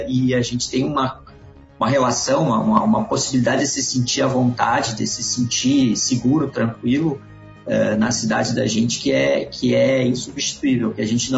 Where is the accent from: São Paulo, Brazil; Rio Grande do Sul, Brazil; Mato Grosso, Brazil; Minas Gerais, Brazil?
Rio Grande do Sul, Brazil; Santa Maria; Eu sou do Itararé.